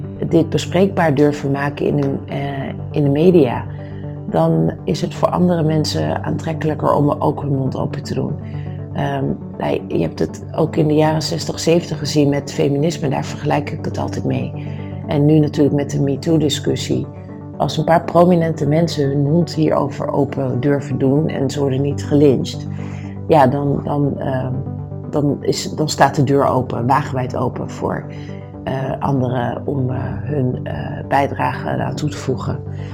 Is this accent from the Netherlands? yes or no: yes; Amsterdam, North Holland, Netherlands; je hebt bijvoorbeeld de import Amsterdammers en daar hoor ik ook bij, dat weet ik. Maar zo voel ik me dus niet, want ik heb langs het van mijn leven tot nu toe gewoond in Amsterdam. Dus ik voel me gewoon Amsterdammer.